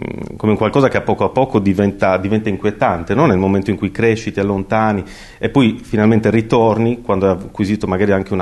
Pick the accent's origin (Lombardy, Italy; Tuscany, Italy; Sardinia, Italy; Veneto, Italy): Sardinia, Italy; Iglesias; io sono nato ad Iglesias, che appunto nel Sulcis, in quel territorio, e lì sono cresciuto